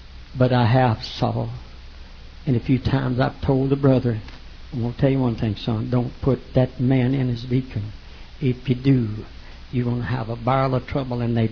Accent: Arkadelphia, Arkansas, United States; because one, I come from Arkadelphia.

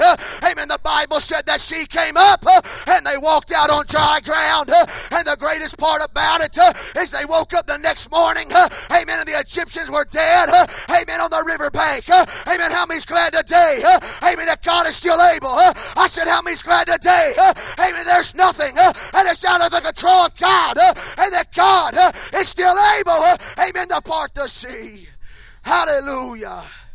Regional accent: Elkton, Virginia, United States; I'm from Elkton, Virginia.

